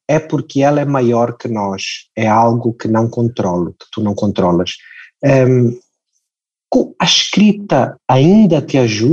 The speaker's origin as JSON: {"language": "Portuguese", "country": "Angola", "said": "como angolano, como estrangeiro, portanto, da pátria moçambicana, embora eu me considere também moçambicano"}